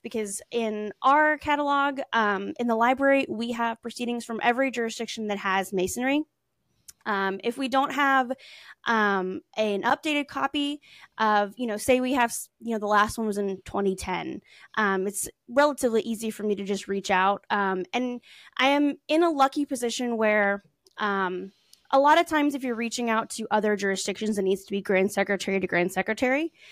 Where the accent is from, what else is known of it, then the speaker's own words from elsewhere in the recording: Alabama, United States; So I grew up in Alabama